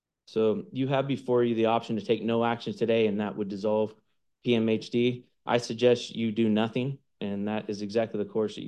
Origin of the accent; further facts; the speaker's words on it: Brawley, California, United States; Imperial County resident all my life in the city of Brawley. And like Mr. Keelan, I was born in Pioneers as well as all my kids and everything else.